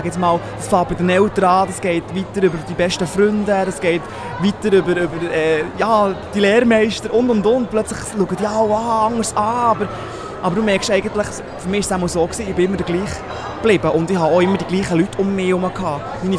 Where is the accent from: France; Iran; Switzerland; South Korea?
Switzerland; accent: Swiss German; first language Swiss German; dass ich jemals wieder Schweizerdeutsch singe, obwohl es meine Muttersprache ist